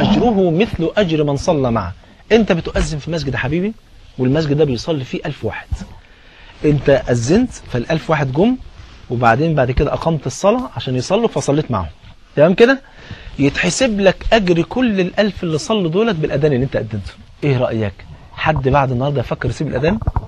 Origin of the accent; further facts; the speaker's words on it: Egypt; حتى المثل عندنا في مصر بيقول ايه؟